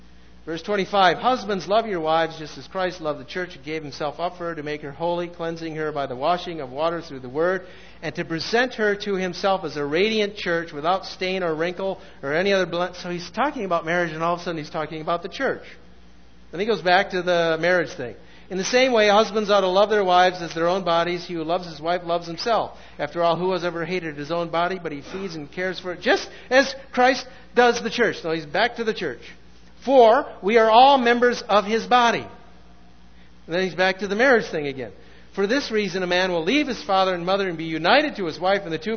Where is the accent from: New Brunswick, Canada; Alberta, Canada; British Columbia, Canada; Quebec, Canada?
British Columbia, Canada; Vancouver; now in Chicago, United States; I moved to Chicago. I came from Vancouver, British Columbia. Was there 9 years.